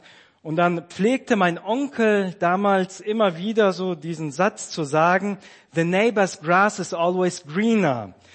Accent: North Sea coast, Germany; Ich komme von der Nordsee, aber bin kein Ostfriese.

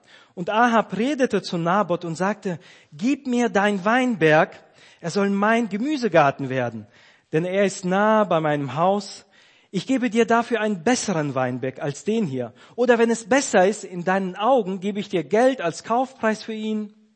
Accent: North Sea coast, Germany; Ich komme von der Nordsee, aber bin kein Ostfriese.

